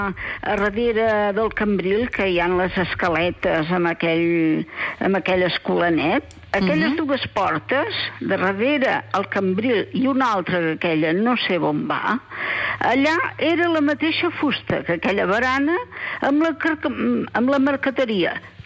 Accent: Esparreguera, Catalonia, Spain; Jo sóc d'Esparreguera.

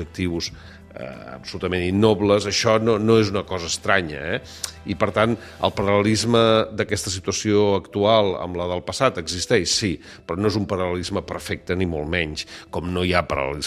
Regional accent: Catalonia, Spain; Però no vol dir que nosaltres com a catalans hàgim sigut millors o pitjors

